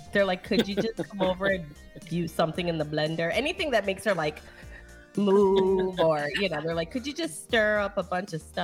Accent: Michigan, United States; It is, but what did they say up north? Because I'm from Michigan.

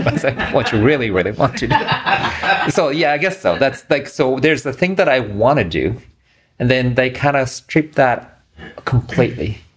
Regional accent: Japan; now in United States; I mean, I come from Japan, so when I came to the States

